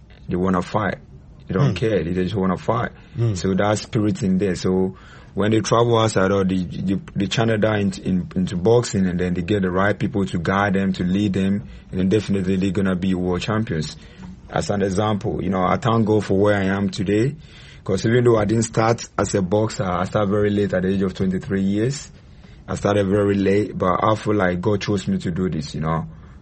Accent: Ghana; I fight for Ghana. I fight for my people because I grew up in Bukko, you know, the era

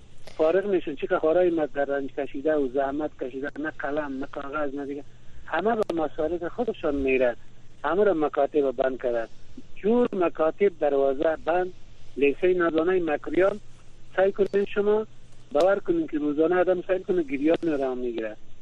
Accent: Kabul, Afghanistan; از کابل هستم.

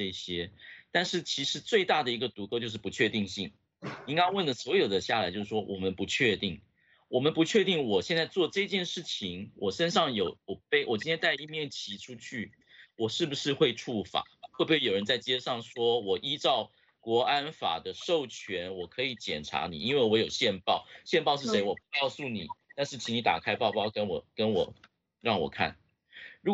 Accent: Hong Kong

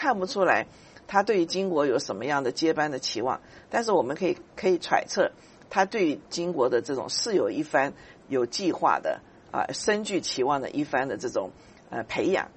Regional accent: Taiwan; 我是台湾长大的

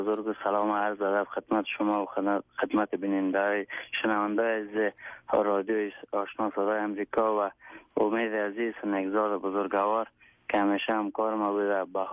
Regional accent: Afghanistan; همگی ما بتانیم که به دنیا و نمود کنیم که ما یک افغان هستیم

